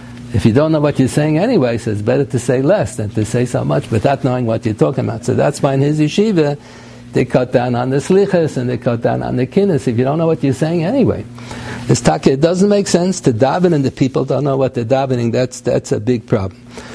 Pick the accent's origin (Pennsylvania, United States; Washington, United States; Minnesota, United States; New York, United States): Pennsylvania, United States; Scranton; born there; also born or lived in Philadelphia; Hebrew is not my mother tongue. I was born in America. I was born in Pennsylvania. I was born in Scranton, but I lived in Philadelphia for a while.